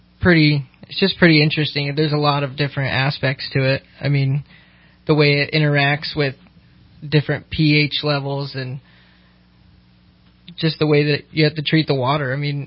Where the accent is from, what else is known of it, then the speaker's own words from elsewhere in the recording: Bella Vista, United States; So I grew up out in Bella Vista, kind of towards Diddy Wells. But every summer I would go out to Iowa, where my grandmother lives.